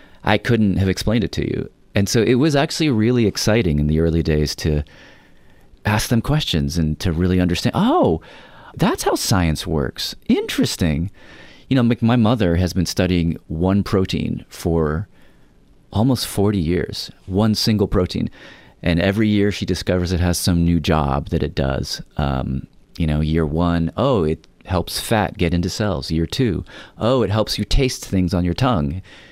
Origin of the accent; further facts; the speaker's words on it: Nashville, Tennessee, United States; So I grew up in Nashville, Tennessee, and Nashville is